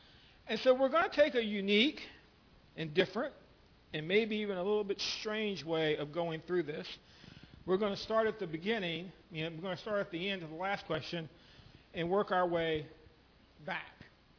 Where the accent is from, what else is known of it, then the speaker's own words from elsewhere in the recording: the South, United States; remember, I'm from the South. I pronounce it Haggai.